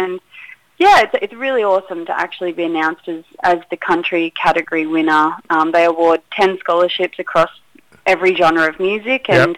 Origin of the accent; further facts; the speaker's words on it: Mount Russell, New South Wales, Australia; one of the first songs I ever wrote was about growing up in Mount Russell on the farm